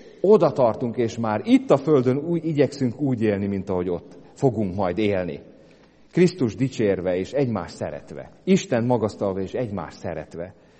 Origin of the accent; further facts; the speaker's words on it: Hungary; egy idegen országban vagyok, és én magyar vagyok